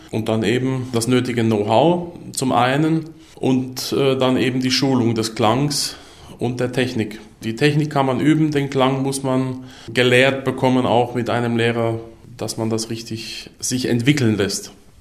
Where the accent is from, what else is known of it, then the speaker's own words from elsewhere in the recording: Osthofen, Rhineland-Palatinate, Germany; ich bin aufgewachsen in Osthofen, das liegt bei Worms oder Großraum Mannheim. Bin da in die Schule gegangen